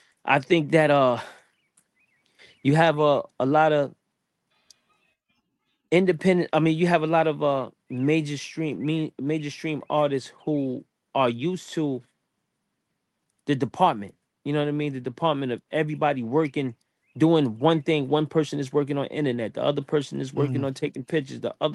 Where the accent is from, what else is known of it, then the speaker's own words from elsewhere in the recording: East Coast, United States; I'm from the East Coast.